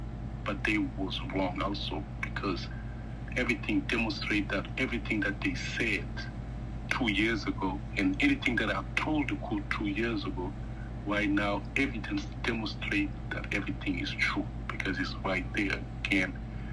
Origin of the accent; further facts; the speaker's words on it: Mauritania; I've been telling them I'm from Mauritania, that they don't want to believe me.